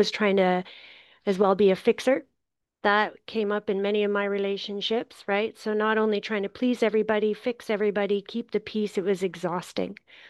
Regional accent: Northern Canada, Canada; Like I said, I'm from Northern Canada.

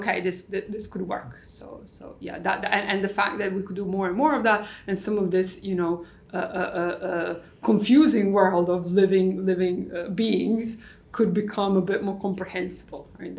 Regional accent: Croatia; the fact that I was coming from Croatia and filling the quotas

